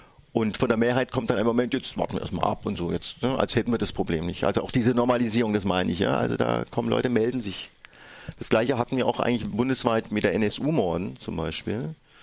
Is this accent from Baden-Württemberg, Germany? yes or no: yes; Freiburg, Baden-Württemberg, Germany; Also wenn ich sage, du, ich komme aus Freiburg, dann ist es, ja, aber woher kommen deine Eltern?